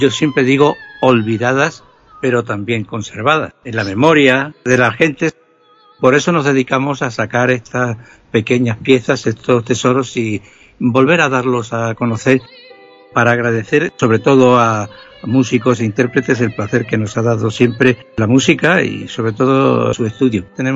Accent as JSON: {"language": "Spanish", "town": "Badajoz", "region": "Extremadura", "country": "Spain", "said": "los que somos de Badajoz y tenemos unos años, no decimos cuántos, pero hemos visto cómo este conservatorio ha evolucionado"}